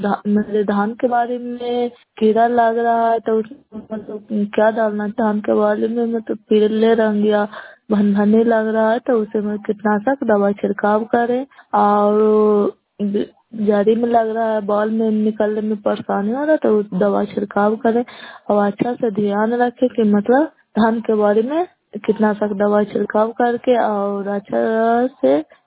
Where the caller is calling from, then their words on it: Bihar, India; नालंदा जिला नगनौसा ब्लॉक कैलाश पंचायत के निवासी हूँ।